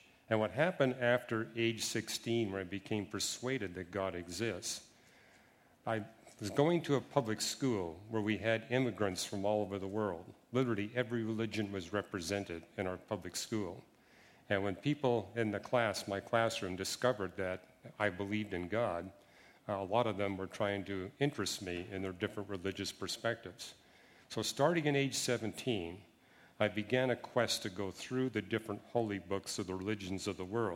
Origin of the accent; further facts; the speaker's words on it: Canada; now in United Kingdom; Now, growing up in Canada, I didn't meet Christians till I was 27 years of age. It's different from here in Britain and the U.S.